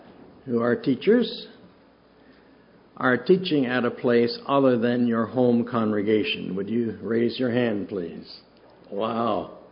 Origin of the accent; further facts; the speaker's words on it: Ontario, Canada; the way I grew up back in Ontario, was we all stood up at the beginning of the day